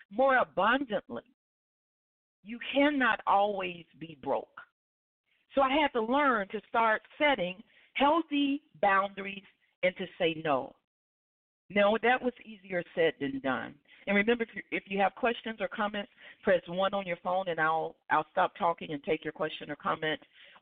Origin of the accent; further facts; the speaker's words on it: Alabama, United States; I'm from Alabama, and he's been living in Alabama for quite a few years now.